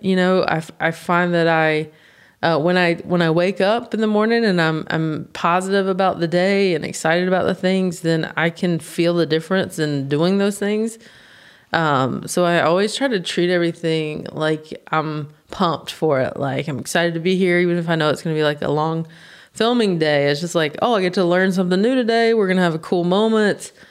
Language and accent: English; United States; I'm from the States.